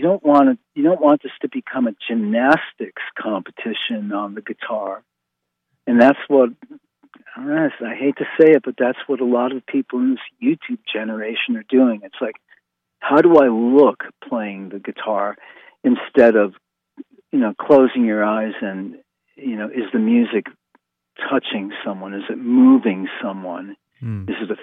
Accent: United States; you know, obviously, you know, you're a kid growing up in the United States in the 1960s. You're hearing

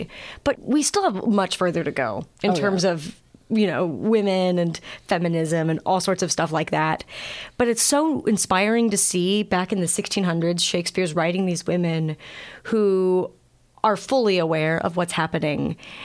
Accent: St. Louis, Missouri, United States; St. Louis, Missouri.

